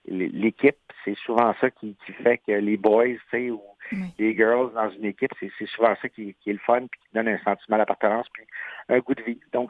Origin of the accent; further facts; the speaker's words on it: Saguenay, Quebec, Canada; also born or lived in Montreal; j'ai tellement déménagé entre Montréal et le Saguenay qu'à un moment donné, mes racines sont où, je les cherche, mais je suis natif du Saguenay.